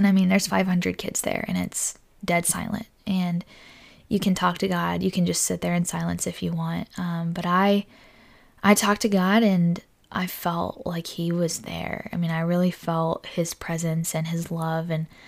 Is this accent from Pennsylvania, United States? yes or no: yes; Indiana, Pennsylvania, United States; I'm from Indiana, PA.